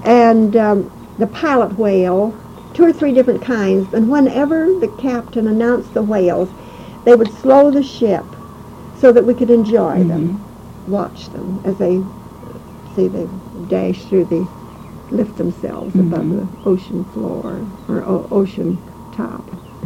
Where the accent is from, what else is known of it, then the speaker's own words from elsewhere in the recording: Denver, Colorado, United States; And I grew up in the Rocky Mountains, and I was in Denver, where there was always a great deal of snow, and I liked snow and cold weather.